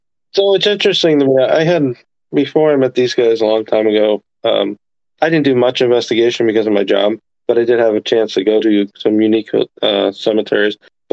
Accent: Pennsylvania, United States; I'm from Pennsylvania, but I'm from Northeast PA. Up Scranton, Wilkes-Barre area.

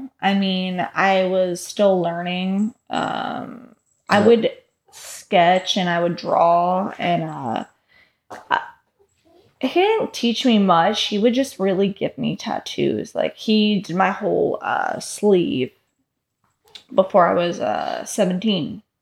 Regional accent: Seadrift, Texas, United States; I was born and raised in Seadrift, Texas. And I grew up there, and then I moved to Aransas Pass, and then I moved to Portland, Texas

